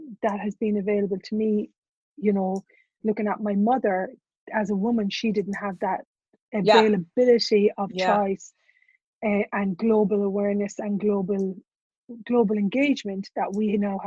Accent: Ireland; I was born in Ireland. I'm Irish, one of the leprechauns. And I grew up in the second smallest city in Ireland

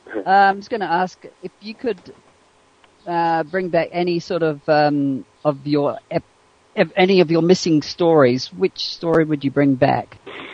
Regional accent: Western Australia, Australia; Western Australia.

